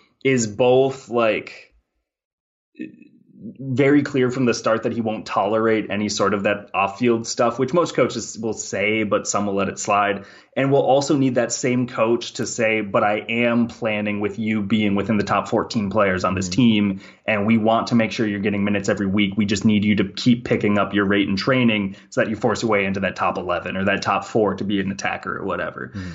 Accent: Minnesota, United States; I tend to try to go a little more Chicago than Minnesota in terms of actually addressing these a little more face on, even though I'm from Minnesota.

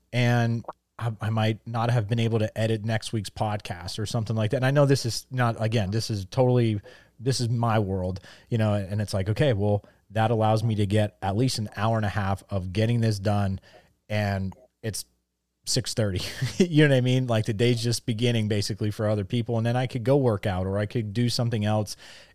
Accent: Pennsylvania, United States; growing up in Northeast Pennsylvania, there's a band.

